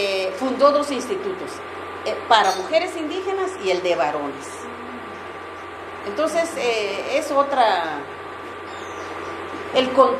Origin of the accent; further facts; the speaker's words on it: Comalapa, Chimaltenango, Guatemala; en Comalapa, de donde yo soy